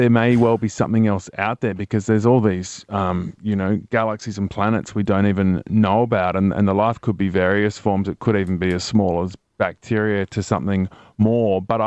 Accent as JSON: {"language": "English", "town": "Dubbo", "region": "New South Wales", "country": "Australia", "tie": "born or raised there", "said": "the perspective from five-year-old … growing up in Dubbo, buying his first radio, listening to the hits of the 80s come out"}